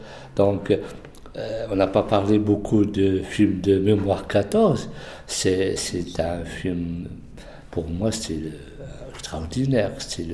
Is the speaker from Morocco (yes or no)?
yes; Morocco; chez nous au Maroc, c'est presque chacun pour soi.